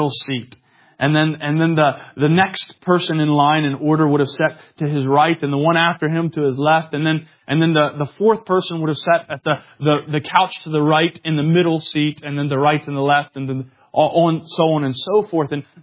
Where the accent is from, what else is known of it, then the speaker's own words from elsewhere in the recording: United States; Now, I'm an American, so don't throw stones at me.